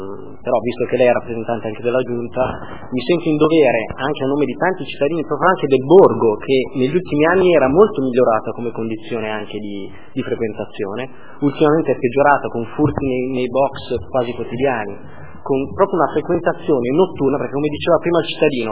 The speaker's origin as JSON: {"language": "Italian", "town": "Milan", "region": "Lombardy", "country": "Italy", "tie": "born or raised there", "said": "io sono nato e cresciuto qua a Baggio, quindi conosco il borgo da quando proprio sono ragazzino."}